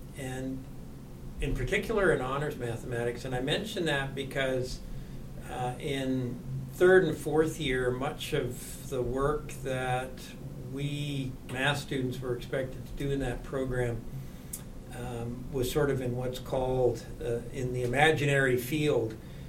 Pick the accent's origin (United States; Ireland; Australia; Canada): Canada; West Vancouver, British Columbia; I grew up in West Vancouver, and most of my schooling was in West Vancouver. I graduated in 1965 from West Van Senior Secondary.